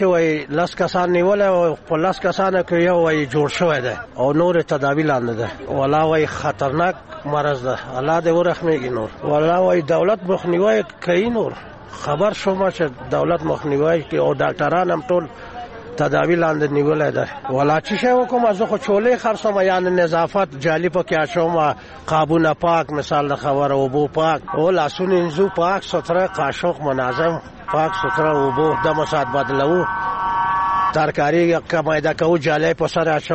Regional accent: Jalalabad, Nangarhar, Afghanistan; زه د جلال آباد یم.

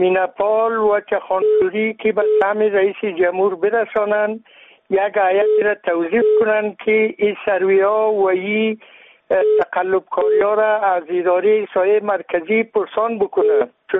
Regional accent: Baghlan, Afghanistan; از ولایت بغلان.

